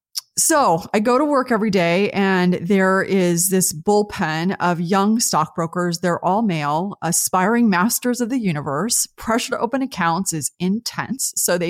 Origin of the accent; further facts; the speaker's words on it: California, United States; moved away as an adult; So I grew up in the United States and in California, which is what is now Silicon Valley.